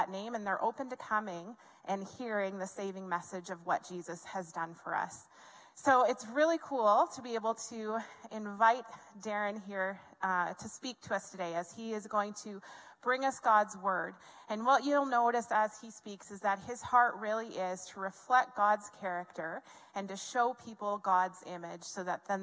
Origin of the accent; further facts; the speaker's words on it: United States; moved away as an adult; now in Red Deer, Canada; I'm originally from the States